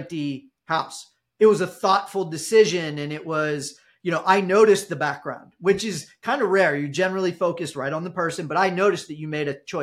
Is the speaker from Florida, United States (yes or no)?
no; Ohio, United States; now in Los Angeles, United States; I'm originally from Ohio. I live in Los Angeles